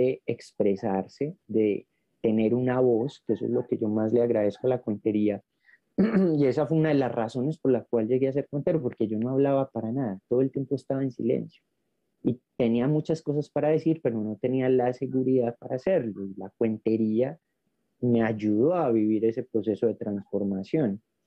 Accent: Medellín, Antioquia, Colombia; yo soy muchacho de Medellín, Colombia. Me tocó vivir en un barrio que era un poquito complejo en términos de la violencia.

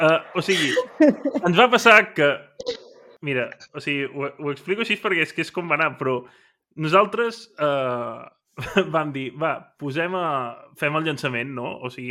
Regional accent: Catalonia, Spain; nosaltres som de l'Empordà, però, bueno, jo sóc de l'Empordà

